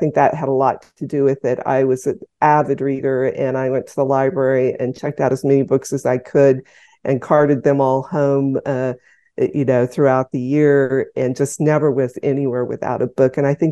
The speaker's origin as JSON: {"language": "English", "town": "Abilene", "region": "Kansas", "country": "United States", "tie": "born or raised there", "lives_now": "San Antonio, United States", "said": "No, actually, I'm a transplant from Kansas. I originally grew up in Abilene, Kansas."}